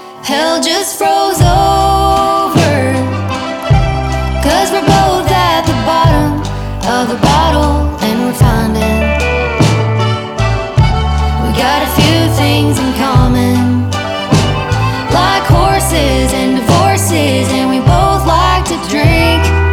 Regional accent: Texas, United States; we both love cowboys, and we're both from Texas.

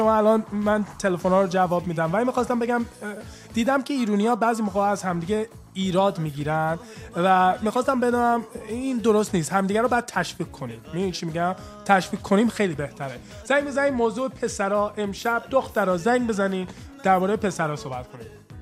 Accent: United States; Persian is a second language; دورگه هستم، یعنی پدرم ایرونی، مادرم هم سیاه پوست آمریکایی هستش، من خودم متولد اینجا هستم، یعنی آمریکا هستم، تو اینجا هم بزرگ شدم

